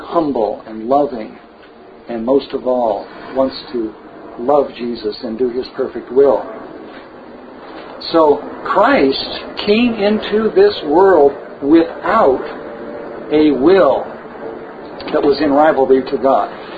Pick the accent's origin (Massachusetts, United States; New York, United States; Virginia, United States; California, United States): California, United States; Turlock; born there; The earliest memory I ever have of anything was I was born in Turlock, California.